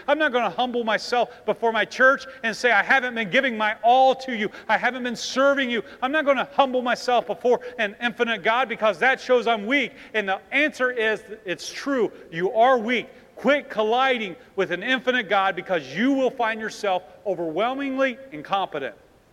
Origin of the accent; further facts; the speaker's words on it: Ohio, United States; I'm from Ohio, and we have what you call the Browns.